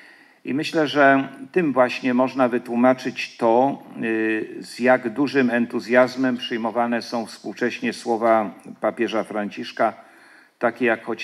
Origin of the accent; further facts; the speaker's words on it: Jelenia Góra, Lower Silesian Voivodeship, Poland; now in Poznań, Poland; Podkreślam właśnie, że z Jeleniej Góry, bo chociaż rzeczywiście mieszkam i pracuję w Poznaniu, to jestem z krwi i kości dolnoślązakiem, jeleniogórzaninem